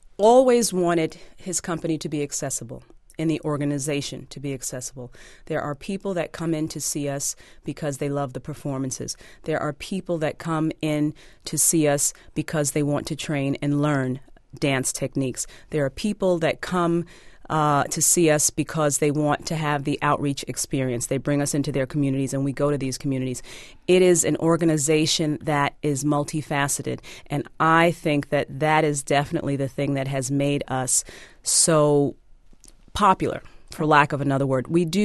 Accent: New York City, New York, United States; I grew up in New York City in Queens and studied at the Ailey School and left for school in California, worked in Italy a little bit.

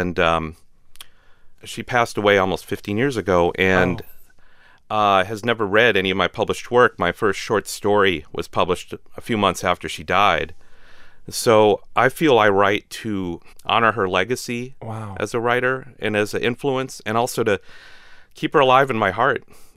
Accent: Midwest, United States; one of the things that I experienced growing up in the Midwest was it took a while to find out how complex people were.

